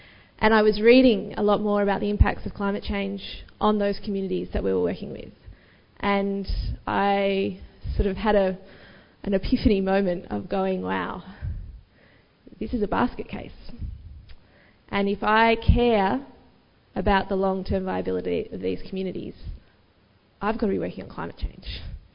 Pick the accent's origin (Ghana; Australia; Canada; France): Australia; Albury, New South Wales; I grew up in Albury, up on the banks of the mighty Murray River